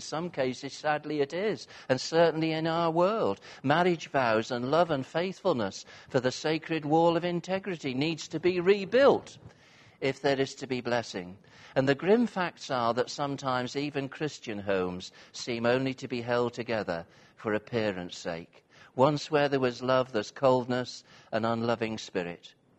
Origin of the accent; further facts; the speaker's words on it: North West England, United Kingdom; But the village I grew up in Cheshire, everybody knew everybody else's business.